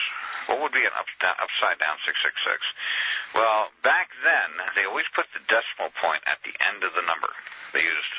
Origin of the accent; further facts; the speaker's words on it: New Zealand; Now, New Zealand had the exact same situation growing up in New Zealand.